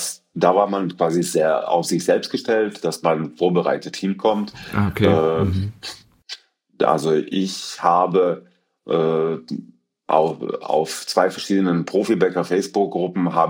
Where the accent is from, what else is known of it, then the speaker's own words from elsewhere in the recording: Croatia; seine Eltern kommen aber aus demselben Ort, wo ich herkomme, aus Kroatien.